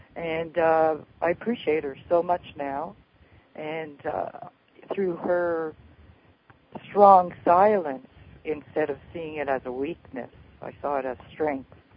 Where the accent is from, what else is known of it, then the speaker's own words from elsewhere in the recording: East Coast, United States; because I'm from the East Coast, so it's almost midnight now.